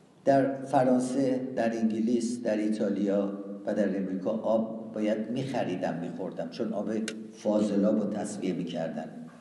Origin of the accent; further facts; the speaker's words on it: Tehran, Tehran Province, Iran; moved away; من در امیریه به دنیا آمدم، کوچه شیبانی.